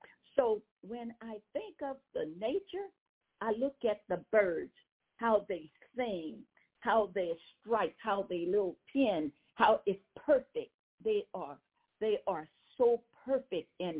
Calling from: Louisiana, United States; Well, first of all, I'm calling from Louisiana

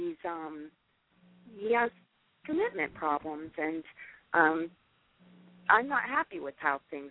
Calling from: Raleigh, North Carolina, United States

